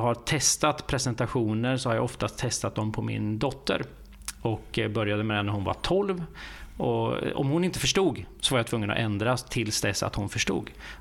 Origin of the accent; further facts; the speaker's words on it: Västervik, Kalmar County, Sweden; där vi kommer ifrån, från Västervik och omgivningarna där. Så att vi blev kära i naturen kan man säga och valde att bosätta oss där. Så nu är det över 20 år.